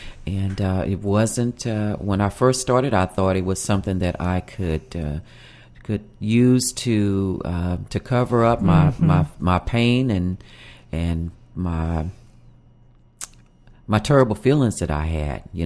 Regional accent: Evansville, Indiana, United States; I was born here in Evansville. I was born and raised. I went to school here in Evansville.

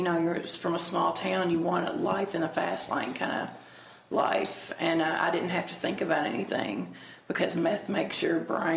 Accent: Owensboro, Kentucky, United States; I'm from Owensboro, and Owensboro, Kentucky. And I knew from the very beginning when I was a child that something wasn't quite right.

